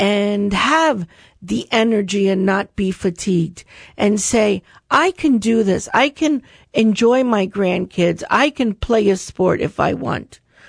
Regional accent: Florida, United States; You know, I grew up here in Charlotte County.

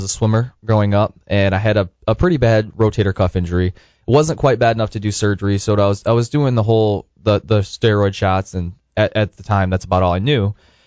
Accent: Tecumseh, Michigan, United States; I grew up just south of Ann Arbor. I was born just south of Detroit. Grew up in a small country town just south of Ann Arbor, Tecumseh, Michigan.

